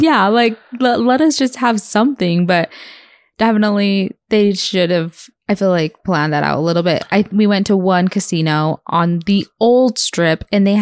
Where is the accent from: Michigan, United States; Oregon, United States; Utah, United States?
Utah, United States; And we are from Utah. So we just did a quick trip down here.